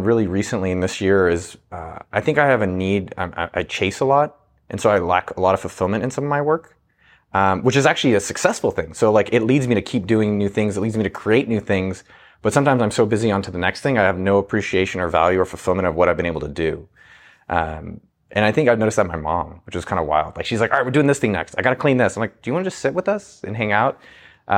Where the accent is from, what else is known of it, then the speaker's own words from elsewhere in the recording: California, United States; I grew up in Silicon Valley, like a few miles from Apple.